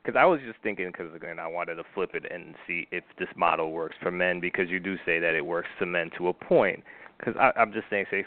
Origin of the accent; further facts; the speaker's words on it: United States; listen, I'm American